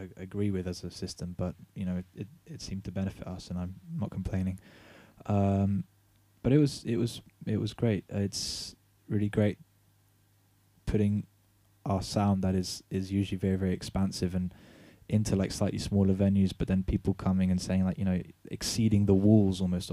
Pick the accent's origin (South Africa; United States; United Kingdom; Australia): United Kingdom; London; now in Oxford, United Kingdom; It was venturing out of Oxford and back into my hometown, London. You know, I'm not from around Hoxton, but it's always been a very trendy area